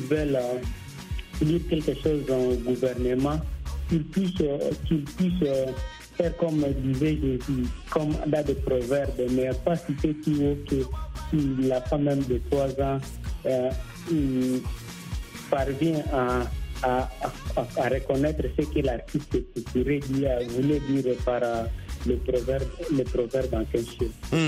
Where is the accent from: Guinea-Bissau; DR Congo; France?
DR Congo; chez nous en RDC